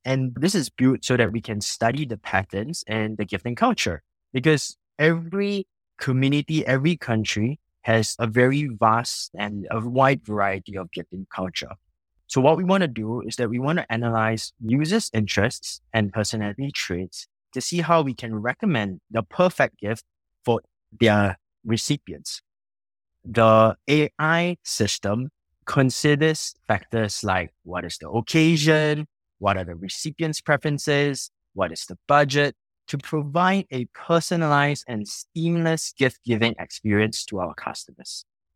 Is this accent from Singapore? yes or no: yes; Singapore; Yes, I am originally from Singapore.